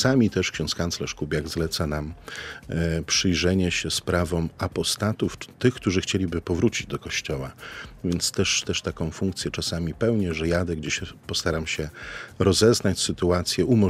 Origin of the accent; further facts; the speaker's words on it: Szczecin, West Pomeranian Voivodeship, Poland; also born or lived in Gorzów Wielkopolski; Ja pochodzę ze Szczecina. Szczecin to moje miasto rodzinne. Tam mieszkałem kilkanaście pierwszych lat mojego życia. Później wraz z rodzicami przeprowadziłem się do Gorzowa i tam jest mój dom rodzinny.